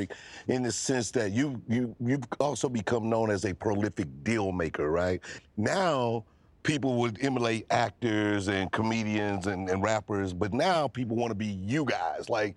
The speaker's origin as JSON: {"language": "English", "town": "Caruthersville", "region": "Missouri", "country": "United States", "said": "Yeah, I'm from Caruthersville."}